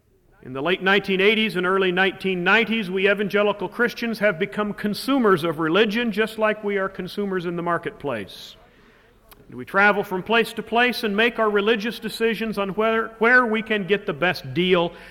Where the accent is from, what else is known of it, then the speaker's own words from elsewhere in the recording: United States; one of our weaknesses as American evangelicals is that we really don't have a doctrine of the church